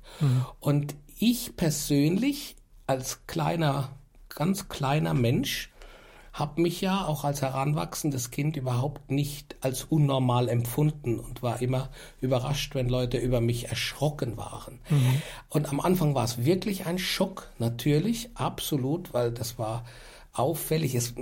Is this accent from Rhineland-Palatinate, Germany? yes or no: yes; Landau in der Pfalz, Rhineland-Palatinate, Germany; ich komme aus Landau in der Pfalz